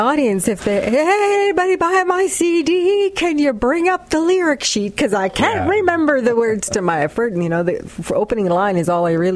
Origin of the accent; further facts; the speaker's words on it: Transcona, Manitoba, Canada; Yes, I was raised in Transcona.